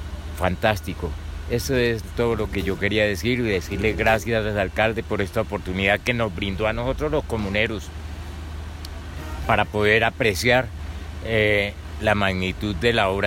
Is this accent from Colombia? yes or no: yes; Ibagué, Tolima, Colombia; yo soy de acá de Ibagué, nacido, criado acá en Ibagué